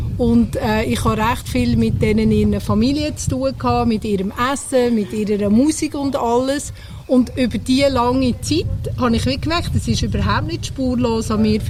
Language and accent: German; Zurich, Switzerland; also born or lived in Bernese Oberland; ich bin im Zürich-Oberland aufgewachsen und ich habe 19 Jahre im Berner Oberland in einem Bauernhof gelebt, also wirklich weit